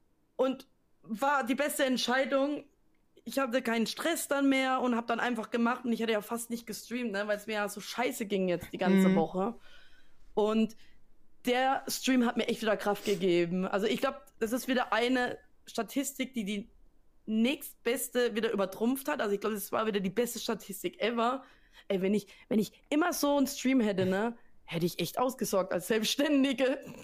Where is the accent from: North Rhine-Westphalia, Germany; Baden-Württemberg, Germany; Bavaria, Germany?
Baden-Württemberg, Germany; accent: Baden; in meinem Dialekt zu machen. Ist übrigens badisch, nicht schwäbisch.